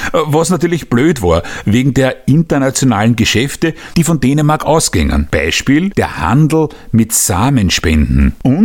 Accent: Austria; Man hat sich als Österreicherin gefreut, wenn die Deutschen verlieren.

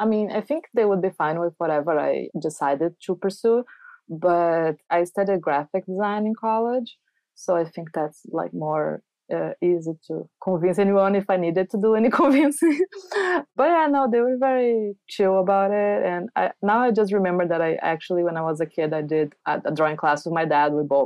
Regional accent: Porto Alegre, Rio Grande do Sul, Brazil; I'm from the south of Brazil. My hometown is Porto Alegre, the last state down there in Brazil.

